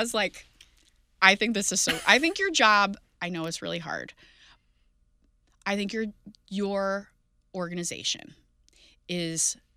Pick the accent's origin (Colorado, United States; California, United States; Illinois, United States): Colorado, United States; Like I grew up in Jeffco.